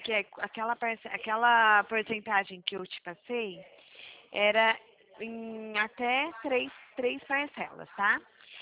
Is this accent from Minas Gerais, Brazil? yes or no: no; Campinas, São Paulo, Brazil